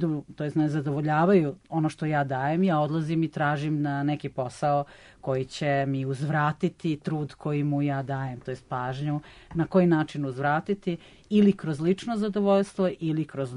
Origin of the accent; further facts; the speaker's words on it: Serbia; born there; samim tim što smo rođeni u Srbiji